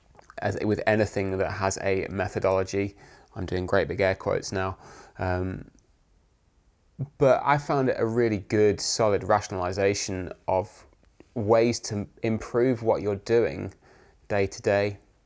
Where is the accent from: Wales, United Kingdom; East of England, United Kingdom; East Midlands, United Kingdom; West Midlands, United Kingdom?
East Midlands, United Kingdom; Nottingham; a lot of people from Nottingham, which is my hometown.